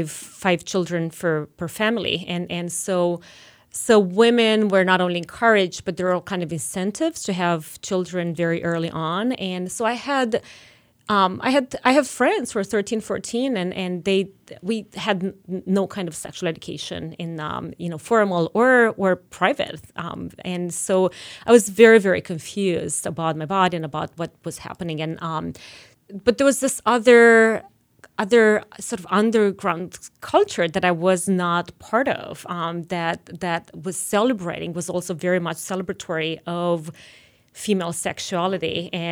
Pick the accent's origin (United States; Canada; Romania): Romania; growing up in Romania